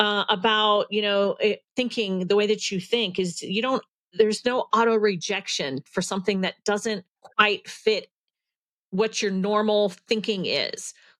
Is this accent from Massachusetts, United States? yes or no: no; Virginia, United States; also born or lived in North Carolina / Tennessee; You know, what you may not realize is I grew up in Virginia, North Carolina, and Tennessee.